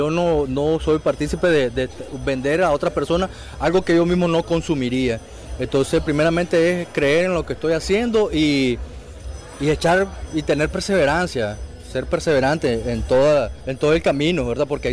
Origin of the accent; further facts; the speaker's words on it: Managua, Nicaragua; Somos un emprendimiento familiar, somos de Managua